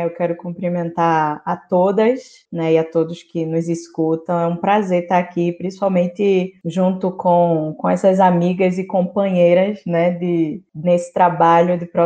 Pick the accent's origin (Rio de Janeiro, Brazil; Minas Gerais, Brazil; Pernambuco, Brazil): Pernambuco, Brazil; Recife; now in Nazaré da Mata, Brazil; vim de Recife, né, me formar aqui em licenciatura, mas acabei ficando pelas terras da Mata Norte e me considero nazarena já, e depois quase 15 anos por aqui, e abracei mesmo a Mata Norte como minha casa